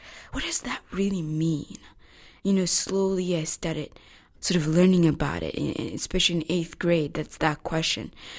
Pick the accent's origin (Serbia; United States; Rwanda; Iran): Rwanda; because I remember how beautiful it was growing up in Rwanda.